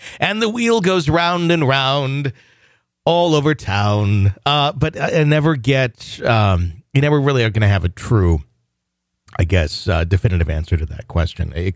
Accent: the South, United States; I grew up in the South. Until about the age of 16, we lived in a very stereotypical split-level house in the suburbs.

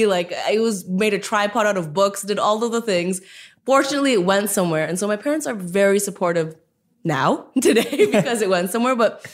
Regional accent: India; especially as an Indian woman, a huge, huge deal.

